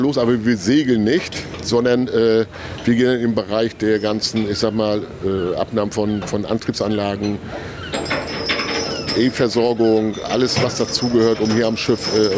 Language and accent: German; Stralsund, Mecklenburg-Vorpommern, Germany; Ja, also ich persönlich, ich bin ja gebürtiger Stralsunder